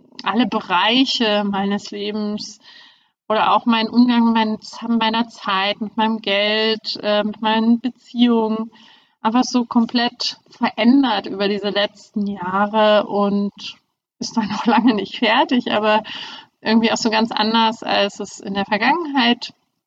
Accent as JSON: {"language": "German", "region": "East Germany", "country": "Germany", "tie": "born or raised there", "said": "Ich bin in der DDR aufgewachsen, dort eigentlich komplett ohne irgendwelche Berührungspunkte mit dem Glauben."}